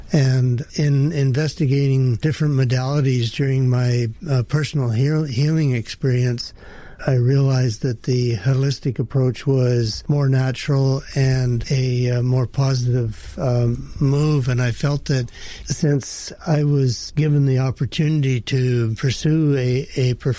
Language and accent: English; Ontario, Canada; moved away as an adult; I grew up in Ontario. I came to British Columbia as a young man, and leaving Ontario in February with ice and snow and arriving in British Columbia to green grass and robins, I decided this is where I wanted to live.